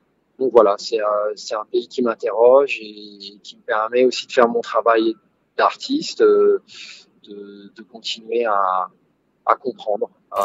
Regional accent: Burundi; also born or lived in France; moi j'ai grandi au Burundi, ensuite j'ai vécu une grande partie de ma vie en France

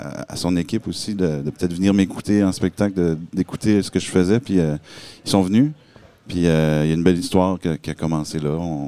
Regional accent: Pointe-Verte, New Brunswick, Canada; Il n'y en a pas beaucoup de … Acadie. Puis, on est tous de Pointe-Verte.

